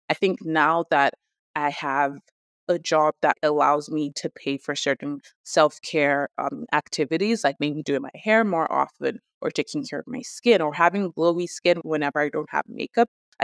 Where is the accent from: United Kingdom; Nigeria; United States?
Nigeria; accent: Nigerian; if I am like speaking in my Nigerian accent, even when I'm being very articulate with what I'm saying